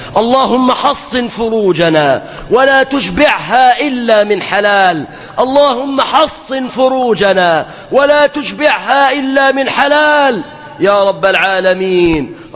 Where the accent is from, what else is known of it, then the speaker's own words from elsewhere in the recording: Egypt; اللهم احفظ بلادنا مصر عزيزة قوية متماسكة يا رب العالمين